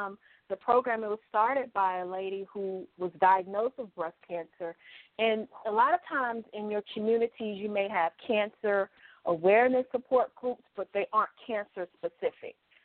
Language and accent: English; Maryland, United States; also born or lived in Atlanta; I'm from St. Marys County, Maryland. I was living in Atlanta for 25 years, and I just relocated back to Maryland in June of this year.